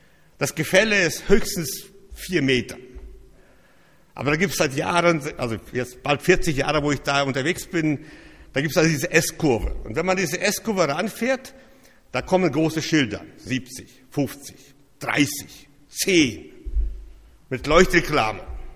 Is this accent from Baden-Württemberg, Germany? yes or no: yes; Baden-Württemberg, Germany; Ich komme aus dem Schwarzwald. Kleines Dorf, ein bisschen größer wie das Dorf meiner Schwiegermutter. 900 Einwohner, wir haben 4 Straßen